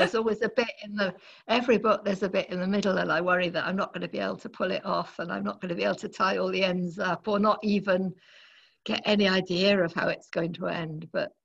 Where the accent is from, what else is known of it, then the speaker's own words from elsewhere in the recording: South West England, United Kingdom; then I grew up in North Devon